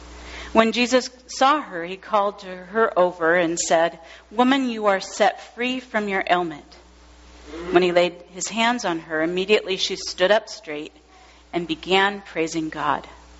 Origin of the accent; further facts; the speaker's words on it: Washington, United States; I grew up here in Western Washington, and I'm not a huge fan of hot weather.